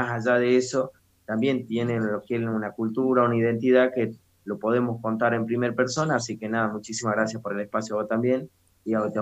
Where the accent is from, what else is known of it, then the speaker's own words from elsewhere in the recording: Cachi, Salta, Argentina; Sí, nacido y criado, bueno, también, ¿no? Somos de generaciones, digamos, mi papá, mi abuelo, mi bisabuelo, del lugar.